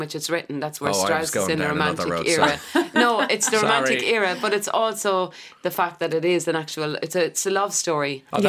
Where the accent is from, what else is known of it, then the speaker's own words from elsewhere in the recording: Ireland; That's because we're Irish. That's why we are the way we are.